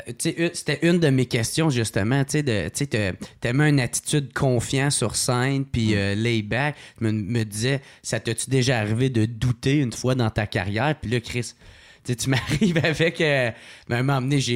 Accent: Quebec, Canada; Puis même nous autres, qu'on est Québécois

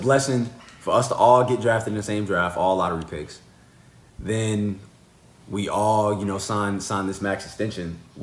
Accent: Sacramento, California, United States; Yo, I'm from Sacramento, man. I love the Kings

